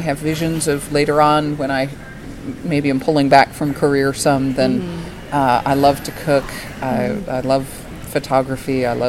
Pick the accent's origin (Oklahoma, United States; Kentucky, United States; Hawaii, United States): Kentucky, United States; Louisville; now in Georgia, United States; So I was raised in Louisville, Kentucky, and what brought me to Georgia actually was law school and a growing panic.